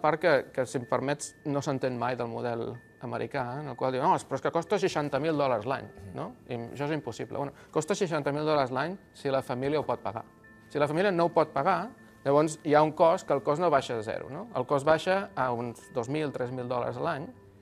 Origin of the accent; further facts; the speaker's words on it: L'Hospitalet de Llobregat, Catalonia, Spain; jo vaig créixer a Santa Eulàlia, Hospitalet, etc.